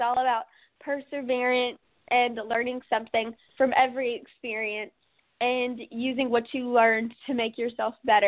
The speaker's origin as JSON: {"language": "English", "town": "Henderson", "region": "Tennessee", "country": "United States", "tie": "born or raised there", "said": "not only representing my hometown of Henderson, but also Martin."}